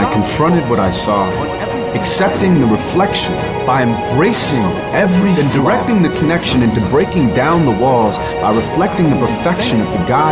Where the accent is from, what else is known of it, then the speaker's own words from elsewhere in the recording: Santa Monica, California, United States; I grew up in Santa Monica, California. I was raised by a single parent. My mom was a school teacher.